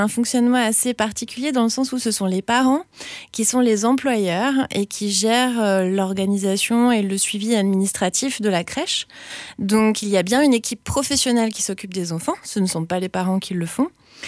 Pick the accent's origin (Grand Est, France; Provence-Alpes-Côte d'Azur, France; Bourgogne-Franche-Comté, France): Grand Est, France; moved away as an adult; now in Aveyron, France; Alors, moi j'ai débarqué il y a un an en Aveyron, je ne connaissais pas du tout le coin, je viens d'Alsace.